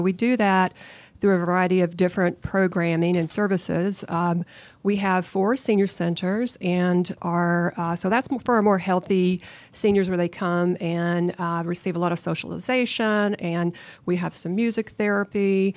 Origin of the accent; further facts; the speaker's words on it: Kentucky, United States; moved away as an adult; I am originally from Kentucky. I graduated from Cumberland College in Williamsburg, Kentucky, but I've lived in Georgia longer than I've lived anywhere.